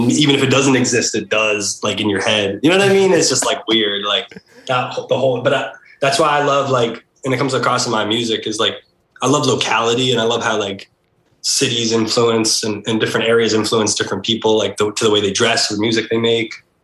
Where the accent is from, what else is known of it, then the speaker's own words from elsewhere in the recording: Massachusetts, United States; I'm like from Mass, like from suburban Mass.